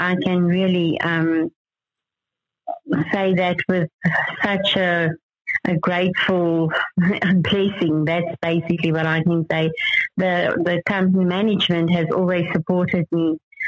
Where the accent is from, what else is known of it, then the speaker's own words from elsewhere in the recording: South Africa; To me, it's no matter where I am in South Africa, I feel home.